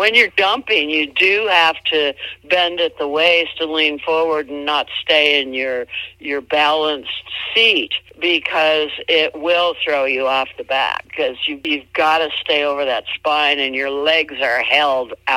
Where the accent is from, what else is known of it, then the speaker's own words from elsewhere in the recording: Minneapolis, Minnesota, United States; born there; And I was born in Minneapolis in 1950.